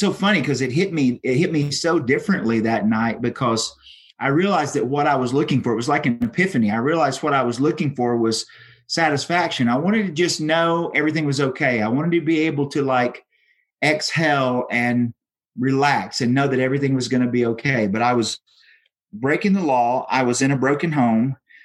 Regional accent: Bible Belt, United States; I grew up in the Bible Belt, but I was unaware of what it really meant to have a personal relationship with the Lord.

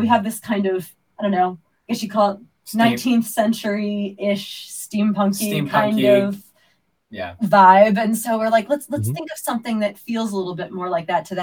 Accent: Ohio, United States; we're both originally from Northern states, with Michael being from New York and myself being from Ohio.

